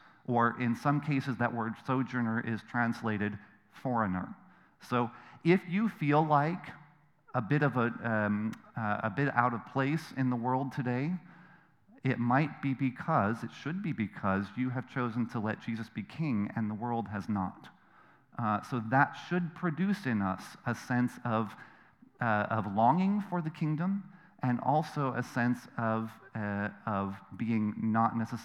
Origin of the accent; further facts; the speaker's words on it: Indiana, United States; So I grew up in Indiana. I'm not from Michigan, I'm not from Ohio.